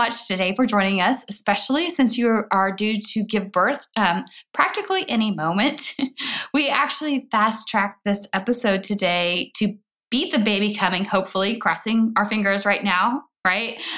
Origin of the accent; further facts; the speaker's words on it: Midwest, United States; Because I'm from the Midwest, and I'm pretty sure that there are certain parts of the United States